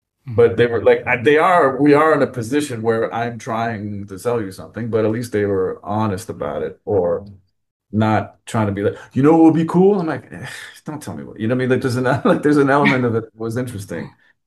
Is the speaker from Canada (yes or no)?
yes; Quebec, Canada; because I'm from the French part of Canada.